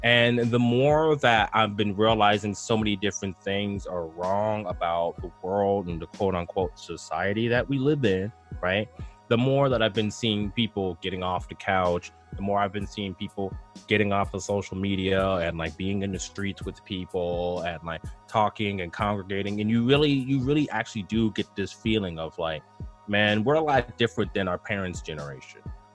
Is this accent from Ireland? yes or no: no; Ohio, United States; because like I said, I'm from Ohio. I grew up in Ohio.